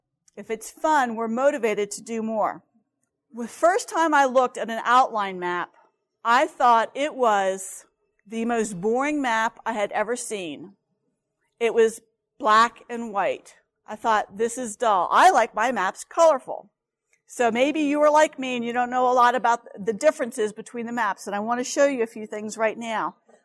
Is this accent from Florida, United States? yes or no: yes; Florida, United States; Now, I grew up in Florida, so it's not that odd.